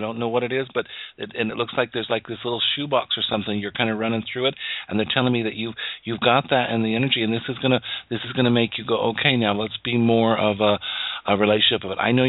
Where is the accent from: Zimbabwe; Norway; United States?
United States; Wyoming; born there; And I come from a very big family, and we were born in a rural area. I was born in Wyoming, and it was fun to get stuff in the mail.